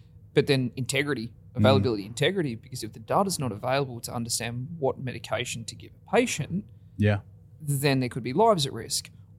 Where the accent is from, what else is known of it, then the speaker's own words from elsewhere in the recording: Perth, Western Australia, Australia; Growing up in Perth, it's a pretty important topic.